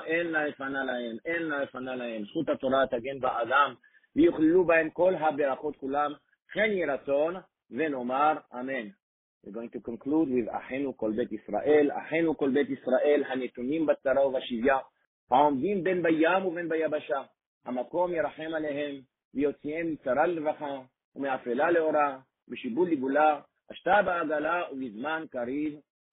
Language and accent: English; Montreal, Quebec, Canada; also born or lived in Israel; And the community that I grew up also in Montreal and in Israel.